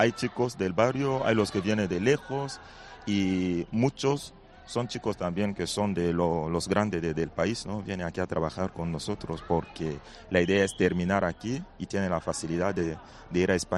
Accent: Bangui, Central African Republic; now in Madrid, Spain; Entonces, en mi tierra, pues hay tres comunidades salesianas. Y cuando era niño hice todo ahí, oratorio por la tarde, colegio por la mañana, la misa, era monaguillo ayudando.

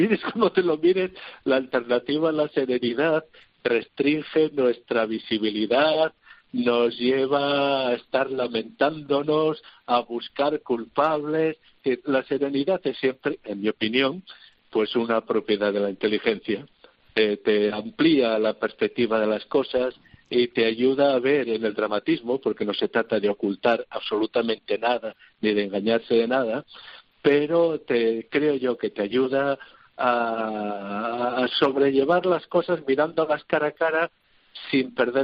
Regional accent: Navarre, Spain; nosotros somos de Navarra

